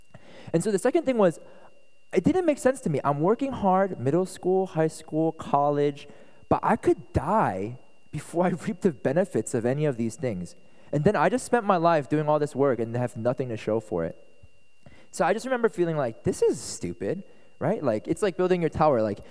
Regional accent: Philadelphia, Pennsylvania, United States; born there; I was born in Philadelphia, like I shared earlier. My parents, they immigrated from Korea.

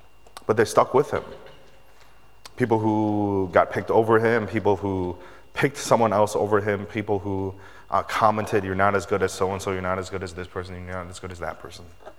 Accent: Chicago, Illinois, United States; I had the enormous, immense privilege and blessing of growing up in Chicago in the 90s.

